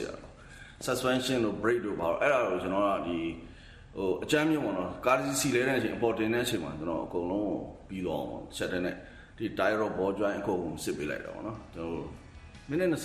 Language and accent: Burmese; Mandalay, Mandalay Region, Myanmar; also born or lived in Yangon; ကျွန်တော်ဟိုရန်ကုန်မှာမွေးတယ်မန္တလေးမှာကြီးတယ်